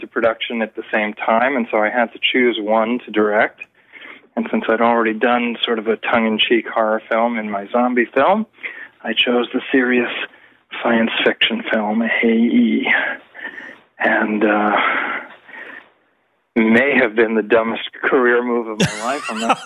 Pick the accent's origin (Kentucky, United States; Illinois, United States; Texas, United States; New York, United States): New York, United States; New York City; I was born in a hospital in New York City. A regular people hospital, not a single shark in sight. I grew up in New York.